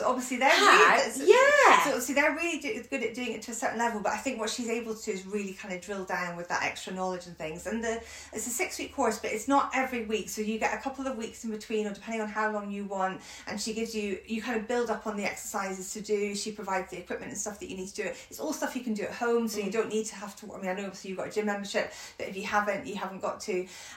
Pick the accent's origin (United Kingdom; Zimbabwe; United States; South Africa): United Kingdom; We're so British, aren't we?